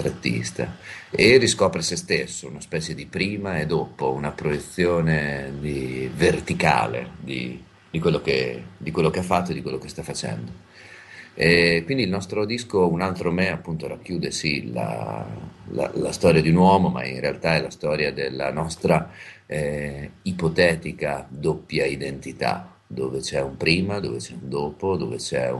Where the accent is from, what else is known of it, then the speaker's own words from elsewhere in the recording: Santa Sofia, Emilia-Romagna, Italy; Veniamo da Santa Sofia, che è un paese nelle colline romagnole.